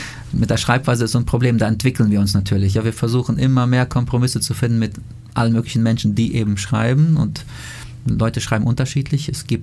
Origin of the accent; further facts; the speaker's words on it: Omsk Oblast, Russia; Ich komme aus der Nähe von Omsk